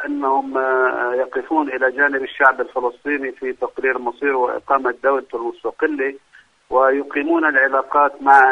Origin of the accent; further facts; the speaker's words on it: Palestine; نحن بالنسبة لنا كفلسطينيين خيارنا واضح تماما، ضد كل عمليات التطبيع.